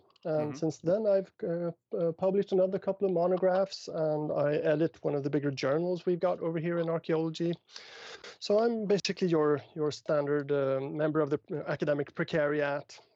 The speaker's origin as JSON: {"language": "English", "town": "Stockholm", "region": "Stockholm County", "country": "Sweden", "tie": "born or raised there", "said": "Sure. Yeah, that's my hometown."}